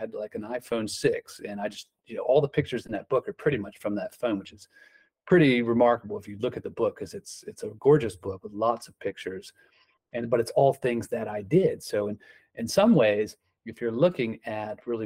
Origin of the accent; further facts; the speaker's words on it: Frederick, Maryland, United States; here in Frederick, Maryland, which was my hometown, which was helpful because I had a lot of relationships already in place.